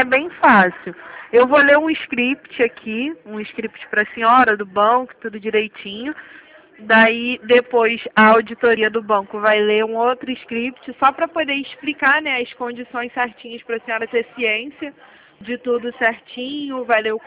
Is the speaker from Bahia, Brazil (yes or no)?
no; Rio de Janeiro, Brazil; eu sou do Rio de Janeiro